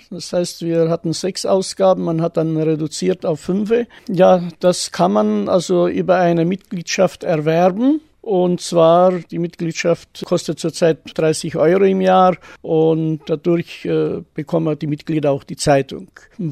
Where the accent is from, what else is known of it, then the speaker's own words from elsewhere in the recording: Königsgnad, Caraș-Severin County, Romania; moved away as an adult; also born or lived in Reschitz; now in Germany; Bis zum 20. Lebensjahr habe ich meine Kindheit, Jugendzeit in Königsgnad und beziehungsweise auch Reschitz verbracht. Danach bin ich in die Bundesrepublik über Österreich, da wo ich 1,5 Monate war und in die Bundesrepublik.